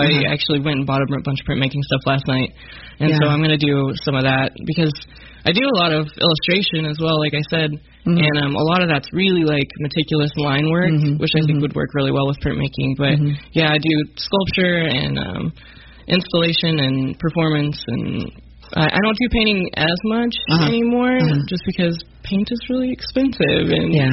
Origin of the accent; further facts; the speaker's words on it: Springfield, Missouri, United States; Springfield is, I love my hometown, you know.